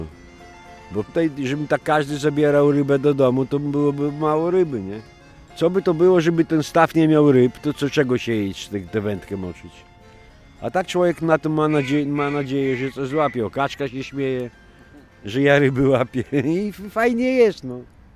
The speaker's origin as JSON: {"language": "Polish", "town": "Białystok", "region": "Podlaskie Voivodeship", "country": "Poland", "tie": "born or raised there", "said": "Rodzice też z Białegostoku. Ja tu się urodziłem na starej monopolowej. Mieszkałem na Mickiewicza, a teraz obecnie na Bema mieszkam."}